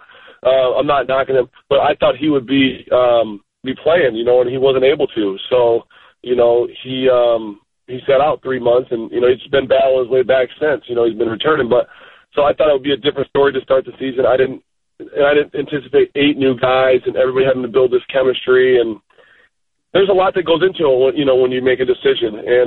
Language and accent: English; Grand Rapids, Michigan, United States; We call it, I was born in Grand Rapids, raised in Grand Rapids. Then when we got older and we moved out of the town, out of the city, and moved a little bit to the suburbs.